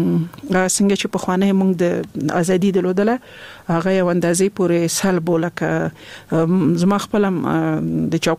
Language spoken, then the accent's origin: Pashto; Laghman, Afghanistan; also born or lived in Nangarhar; زه خپل د لغمان ولایت یم